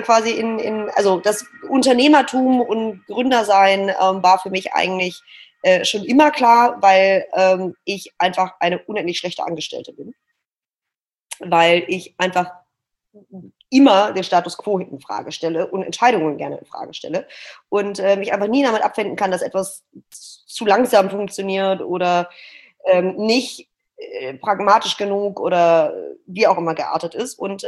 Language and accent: German; Stuttgart, Baden-Württemberg, Germany; born there; now in Hamburg, Germany; sitze gerade in meiner Wohnung in der Hafen City in Hamburg. Ich bin gebürtige Stuttgarterin, lebe seit 3 Jahren hier in Hamburg